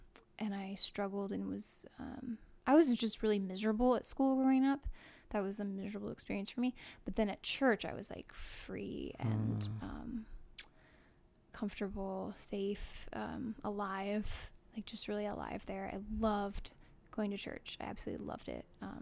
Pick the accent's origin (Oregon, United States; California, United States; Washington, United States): Oregon, United States; Newberg; I grew up in Newburgh, Oregon, Open Bible Church.